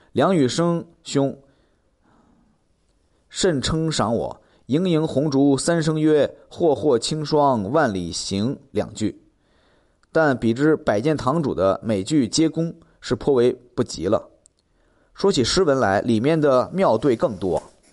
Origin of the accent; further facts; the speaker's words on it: Hangzhou, Zhejiang, China; 因为我是杭州人